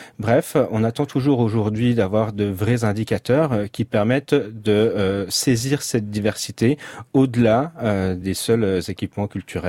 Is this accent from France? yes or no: yes; Grand Est, France; born there; je suis né dans les Vosges et que ça a forgé d'une certaine façon une forme d'attachement aux espaces ruraux.